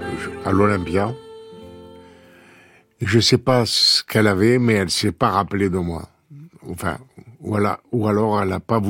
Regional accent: Algeria; born there; moved away; L'Algérie, c'est ma terre natale. C'est pas pareil.

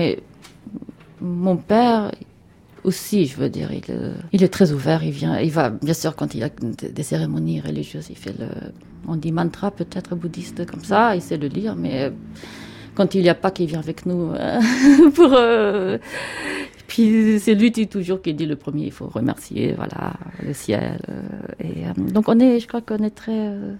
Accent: Germany; quand j'étais petite en Allemagne, j'adorais aller à l'école dimanche

